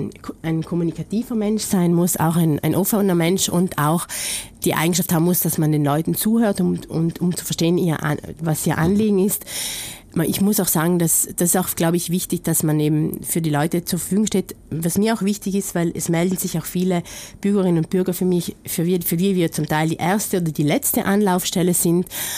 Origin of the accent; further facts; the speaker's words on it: Bolzano, Trentino-Alto Adige, Italy; Ich bin eine Bozenerin, also ich bin in Bozen aufgewachsen. Meine Mutter ist allerdings aus dem Pustertal.